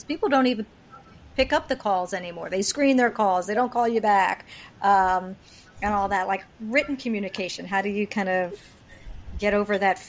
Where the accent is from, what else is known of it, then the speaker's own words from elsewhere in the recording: New York, United States; I'm not. I'm a New Yorker.